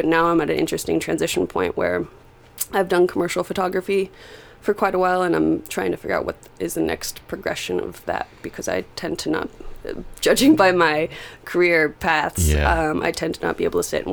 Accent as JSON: {"language": "English", "region": "Vermont", "country": "United States", "moved": "as an adult", "lives_now": "Los Angeles, United States", "said": "Well, I've been in California since 2008. I moved from Vermont when I was 18 to California."}